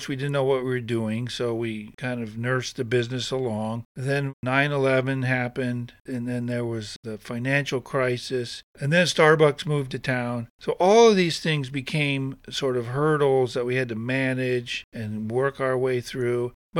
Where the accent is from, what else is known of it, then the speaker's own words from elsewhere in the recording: San Francisco, California, United States; I grew up in San Francisco going to great restaurants, great bread. My mom's from England, so I've been to Europe a bunch of times as a kid.